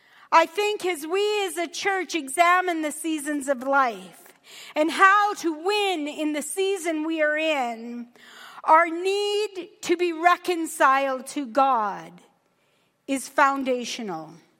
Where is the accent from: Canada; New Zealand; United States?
Canada; Wolseley, Saskatchewan; I grew up in Wolseley, Saskatchewan, attending the United Church of Canada.